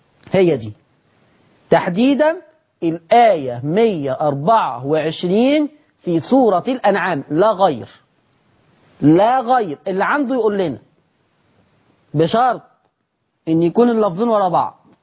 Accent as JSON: {"language": "Arabic", "country": "Egypt", "said": "أن يحفظ بلدنا مصر"}